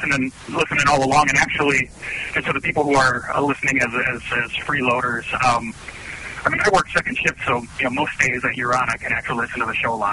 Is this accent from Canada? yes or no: no; Wisconsin, United States; accent: Wisconsin; being that I'm in 715 is Wisconsin, and which I've been told you can tell from my accent.